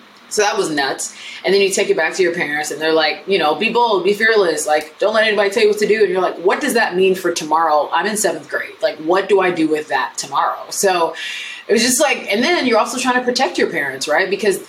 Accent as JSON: {"language": "English", "country": "United States", "tie": "born or raised there", "said": "But in my experience, obviously I was raised in America. So like I'm going to American schools and American colleges and I'm in the American capitalist world."}